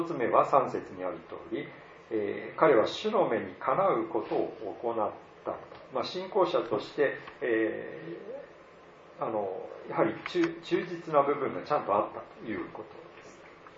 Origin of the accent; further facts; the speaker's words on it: Tohoku, Japan; 私の田舎、東北の田舎でももう高いところにはほとんど神社というのがあったり